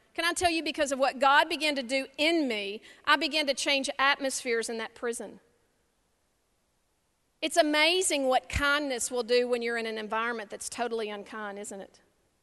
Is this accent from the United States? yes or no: yes; Texas, United States; I'm not going to do this well because I'm from Texas